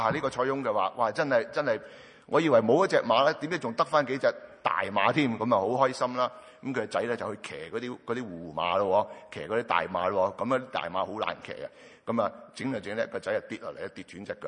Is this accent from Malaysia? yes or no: no; China; 呢、这个系同我哋中国人所讲嘅系有唔同